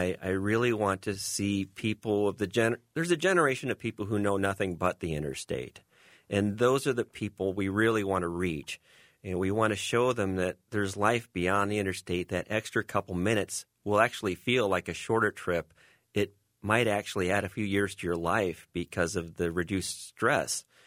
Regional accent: Iowa, United States; everybody got across Iowa. Then the interstate was built, and everybody just kind of migrated over there. I grew up on Highway 6. As a young boy, I would listen to the traffic go by from my window.

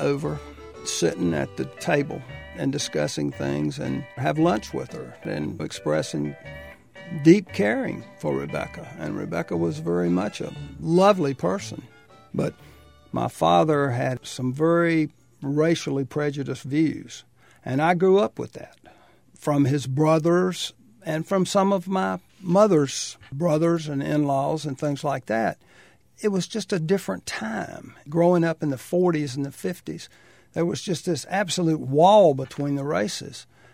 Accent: Burlington, North Carolina, United States; several of them were from my hometown of Burlington.

